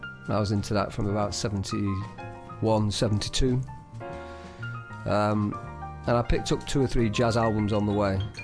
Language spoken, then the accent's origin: English; Brinscall, North West England, United Kingdom; I'm from Lancashire, a little village in the hills in Lancashire.